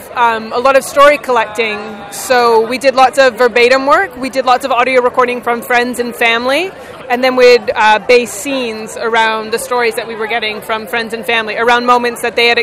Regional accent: Canada; We're from Canada, so most of like the friends and family and like my mom and my dad, they all are based in Canada

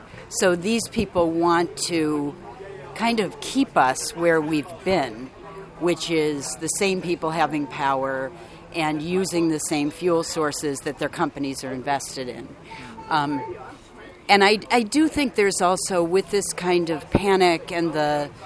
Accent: United States; now in Canada; Like, I can move wherever I want. I'm an American.

